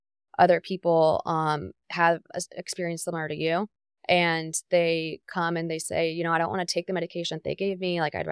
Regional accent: Jacksonville, Florida, United States; I grew up in Jacksonville, and I went to Ponte Vedra High School and got my bachelor's degree in public health at the University of North Florida.

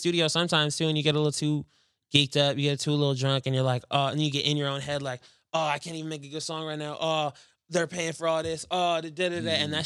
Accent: Seattle, Washington, United States; also born or lived in Dutch Harbor, Alaska; I grew up in, I was born in Seattle, but I lived in Dutch Harbor, Alaska.

